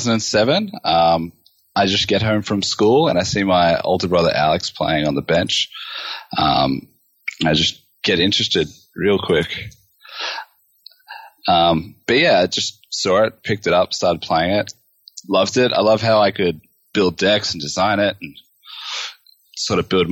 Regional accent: Melbourne, Victoria, Australia; also born or lived in Adelaide; I'm born in Adelaide, but I've grown up all in Melbourne.

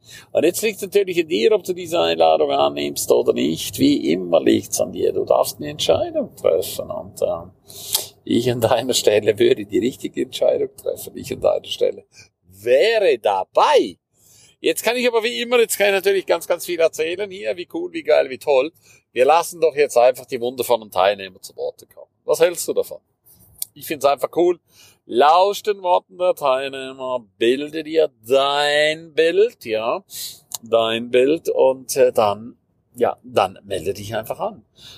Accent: St. Moritz, Graubünden, Switzerland; Ich liebe es einfach, mit wundervollen Menschen in St. Moritz zu sein, ihnen meine Heimat näher zu bringen

